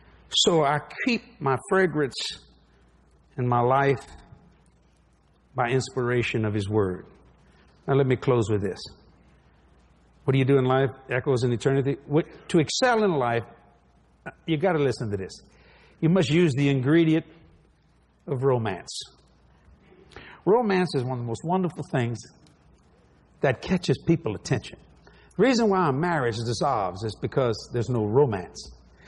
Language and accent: English; New Orleans, Louisiana, United States; I was raised in Algiers, Louisiana, which is the roughest borough of the city of New Orleans. I'm a Frenchman, I'm a Cajun, but I was raised in the Italian section of the Sicilian Italian section.